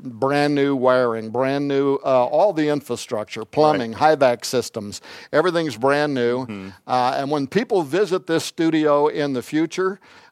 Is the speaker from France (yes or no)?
no; United States; Look, I'm an American. I don't even want to talk about politics, right? I'm an American. I'm a patriot.